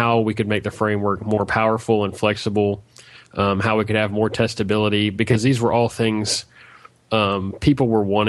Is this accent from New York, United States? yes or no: no; Arkansas, United States; I'm from Arkansas, United States